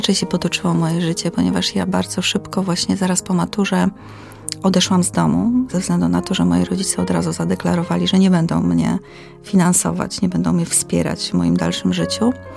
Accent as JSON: {"language": "Polish", "town": "Niepokalanów", "region": "Masovian Voivodeship", "country": "Poland", "tie": "born or raised there", "said": "urodziłam się i wychowałam się w jednym z takich bardziej znanych miejsc, czyli w Niepokalanowie."}